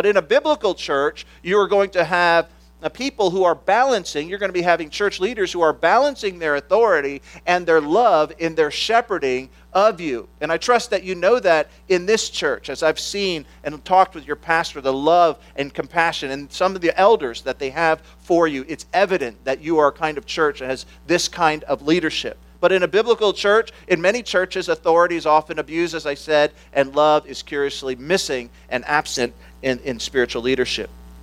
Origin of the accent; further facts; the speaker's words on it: United States; now in United Kingdom; And that, and particularly in Britain, I'm the most expressive person probably in our church as an American.